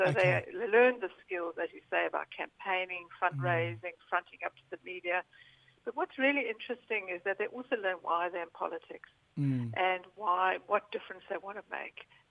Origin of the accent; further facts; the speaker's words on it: Kenya; now in Australia; I hail from Africa. So I'm from Kenya, South Africa, and I live in Australia.